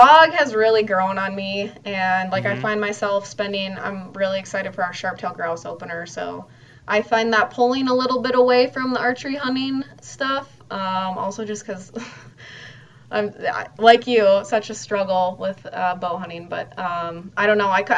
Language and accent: English; Minnesota, United States; But still, just growing up in the Twin Cities, like, there weren't many peers that hunted and fished, and certainly not female peers.